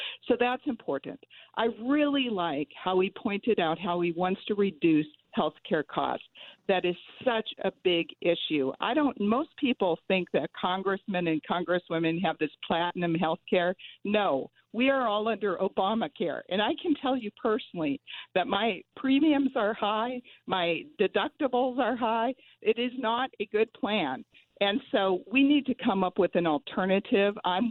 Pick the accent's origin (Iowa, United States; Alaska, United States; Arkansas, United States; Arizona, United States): Arizona, United States; Well, certainly, since I'm from Arizona, one of my top priorities is securing the border and securing our nation.